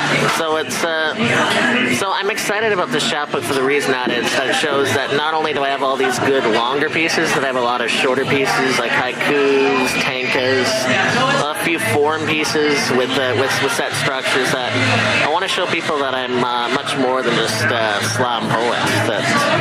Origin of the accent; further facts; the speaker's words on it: Vancouver, British Columbia, Canada; also born or lived in United States; I've mostly lived around Vancouver after moving here when I was a kid. I mean, I'm originally from the States, but mostly I've been Vancouver, like, all around my life